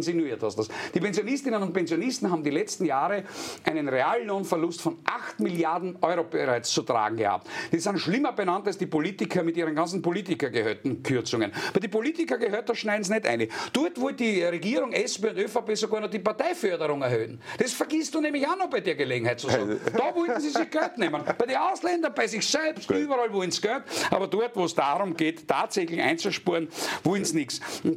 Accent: Graz, Styria, Austria; in meiner Heimatstadt in Graz

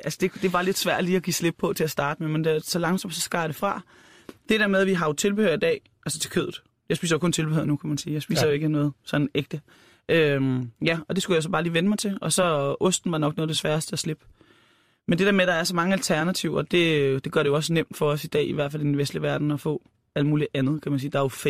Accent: Lyngby, Capital Region of Denmark, Denmark; Jeg er fra Lyngby, jeg har selvfølgelig set en bondegård og sådan noget der, men jeg har ikke været inde og se en ko blive slagtet.

